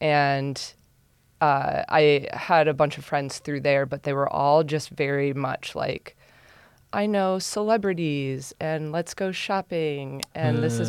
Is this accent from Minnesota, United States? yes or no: no; Ohio, United States; Yeah, I grew up in the Oak Openings region